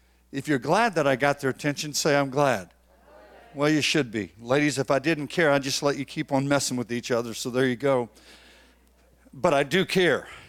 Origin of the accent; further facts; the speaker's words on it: San Antonio, Texas, United States; I am from San Antonio, Texas, and I'll do a little bit of my story as best as I can.